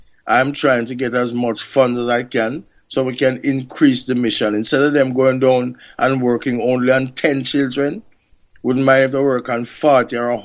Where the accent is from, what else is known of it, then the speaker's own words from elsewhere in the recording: Jamaica; Jamaica, when I was growing up in Jamaica, there's two radio stations you have.